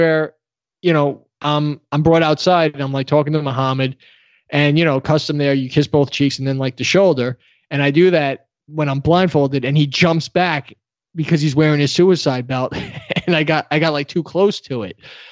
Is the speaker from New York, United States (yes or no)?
yes; New York, United States; I'm 34 years old. I'm from New York.